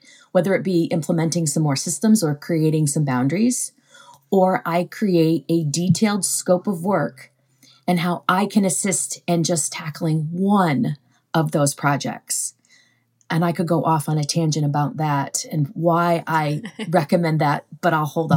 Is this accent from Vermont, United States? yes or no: yes; Vermont, United States; here in my home state of Vermont